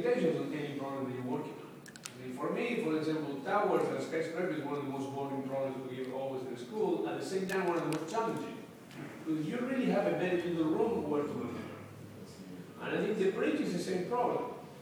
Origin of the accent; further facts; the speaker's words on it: Rosario, Santa Fe, Argentina; now in Buenos Aires, Argentina; I grew up in Rosario, second or third city in Argentina, depending on you ask.